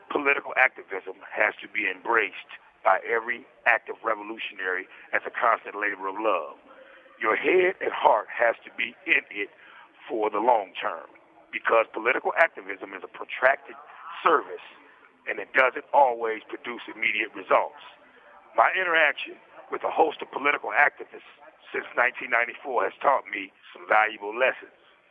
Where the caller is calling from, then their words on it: Indiana, United States; I'm calling from the Wabash Valley Correctional Facility.